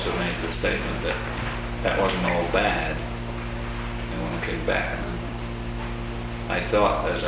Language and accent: English; England, United Kingdom; when I was raised in England